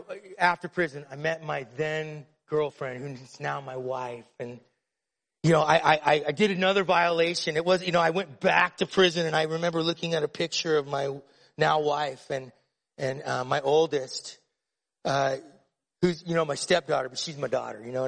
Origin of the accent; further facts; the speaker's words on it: Phoenix, Arizona, United States; I grew up in Phoenix, Arizona, but I would do geographics between Phoenix and California